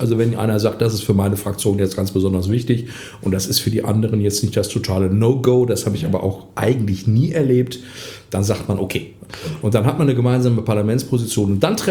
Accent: Essen, North Rhine-Westphalia, Germany; ich komme aus Essen, ich bin fürs Ruhrgebiet, bin Junge aus dem Pott

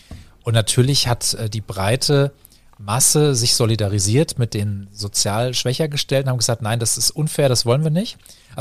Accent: Marburg, Hesse, Germany; wenn ich so als Gast nach Marburg zurückkomme und es immer noch ja meine Heimatstadt ist

